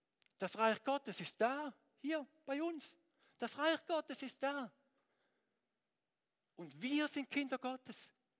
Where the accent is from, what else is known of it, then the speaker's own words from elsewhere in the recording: Switzerland; bin Schweizer, sagt mir das Ding da. Das ist meine Identität, ich bin Schweizer.